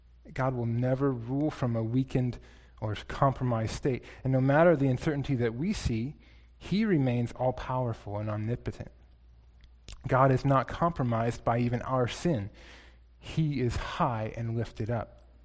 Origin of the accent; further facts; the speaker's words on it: United States; it's a reminder to me as an American